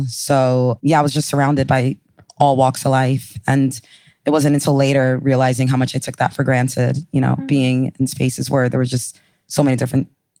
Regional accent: New York, United States; growing up in the Bronx, you know, which was reggaeton, merengue, bachata, to dancehall, and then hip hop, which of course, you know, I was in New York.

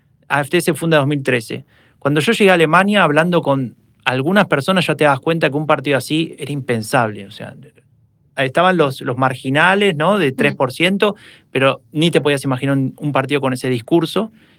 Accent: Argentina; yo soy argentino, no me sale la...

